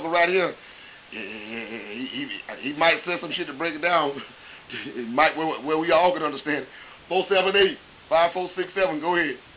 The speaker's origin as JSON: {"language": "English", "region": "the South", "country": "United States", "said": "I mean, I'm from the South. I call it what it is. You got to realize this is a Southern-based station, so we call it a fight."}